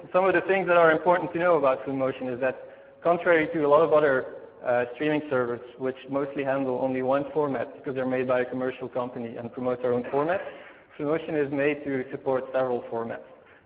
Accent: Belgium; English is a second language; now in Spain; I'm from Belgium. I work in Spain for Fluendo.

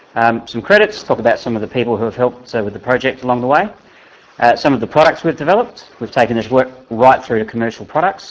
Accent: Adelaide, South Australia, Australia; I'm from Adelaide, South Australia.

